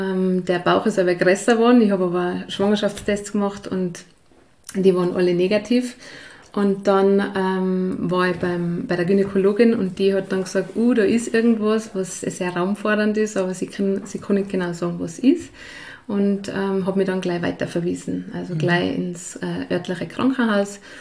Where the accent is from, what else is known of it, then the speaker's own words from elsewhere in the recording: Tyrol, Austria; also born or lived in Kitzbühel; bin dann eben in Tirol wieder in meiner alten Heimat sozusagen hängen geblieben.